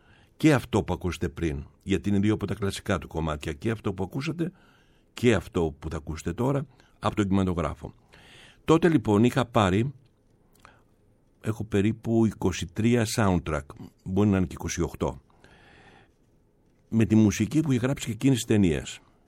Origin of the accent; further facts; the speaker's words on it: Athens, Attica, Greece; του είπαμε ότι είμαστε από την Αθήνα